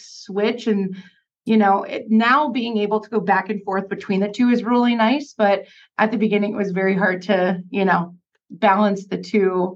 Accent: Canada; I'm from Canada and I milk that all day, every day.

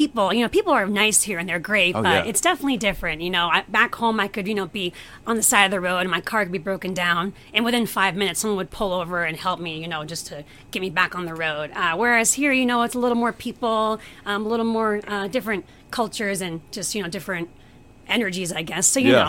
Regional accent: Old Town, Maine, United States; so I'm from that area, mm-hmm. in Old Town, right next to University of Maine, Orono.

